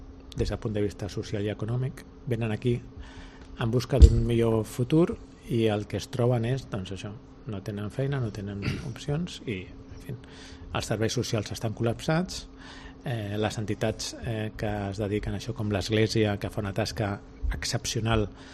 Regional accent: Catalonia, Spain; jo com a català em dol, perquè jo no sóc separatista

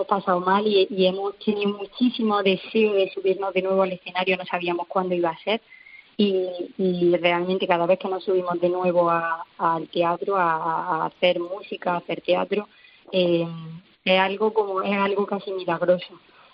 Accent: Andalusia, Spain; disfrutar de Andalucía, que es un sitio que yo no me canso como andaluza de conocer rincones y de disfrutar de su gente.

